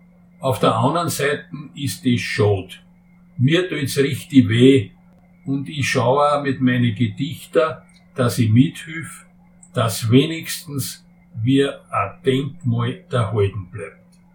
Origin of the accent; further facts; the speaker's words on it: Lower Austria, Austria; accent: Weinviertel dialect; first language Weinviertel dialect; Meine Muttersprache ist die Weihviertler Ulmmundart. Als Kinder in den 1950er Jahren haben wir es ganz selbstverständlich geredet